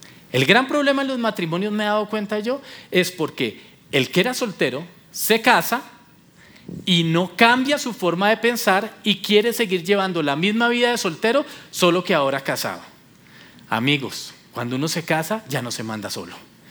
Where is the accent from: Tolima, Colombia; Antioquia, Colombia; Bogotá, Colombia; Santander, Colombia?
Tolima, Colombia; Ibagué; Yo soy de Ibagué, ¿listo? Me crié toda la vida en Ibagué, todo mi colegio fue en Ibagué. Ibagué, para los que no saben, es una ciudad de 500,000 habitantes. Mi jefe dice que es un pueblucho.